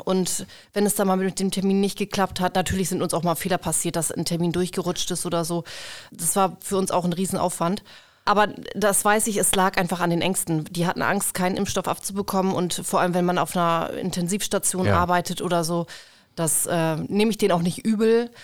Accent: Cloppenburg, Lower Saxony, Germany; now in Damme, Germany; Aus Kloppenburg.

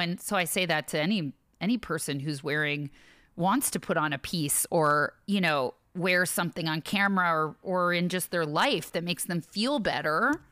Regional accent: New Jersey, United States; I think it was one of my best looks because I'm from New Jersey.

